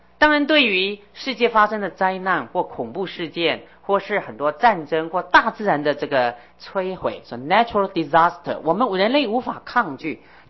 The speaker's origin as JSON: {"language": "Chinese", "town": "Beipu", "region": "Hsinchu County", "country": "Taiwan", "tie": "born or raised there", "said": "我的家乡在新竹北埔"}